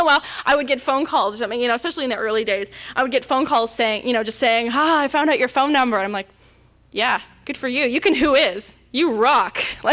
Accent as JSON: {"language": "English", "town": "Toronto", "region": "Ontario", "country": "Canada", "said": "I don't think I have much of an accent. I'm sort of, you know, I'm from Toronto. I'm from the big city."}